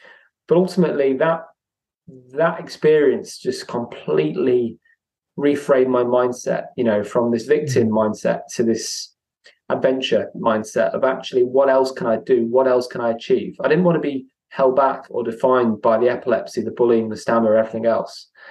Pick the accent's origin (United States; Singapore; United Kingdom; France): United Kingdom; Chester, North West England; I was brought up in Chester and I was an only child.